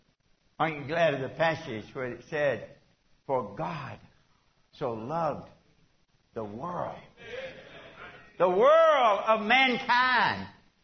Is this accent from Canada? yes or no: no; Kentucky, United States; I was born and reared in Western Kentucky, and everybody I knew was a white, English-speaking hillbilly, okay?